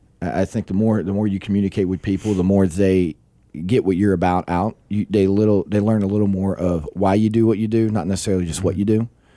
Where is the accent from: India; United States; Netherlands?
United States; Paris, Texas; also born or lived in West Virginia; I grew up here in Northeast Texas. I grew up in Paris, Texas. I was not born here in Texas. I was actually born in West Virginia, but we moved down here before, right around kindergarten.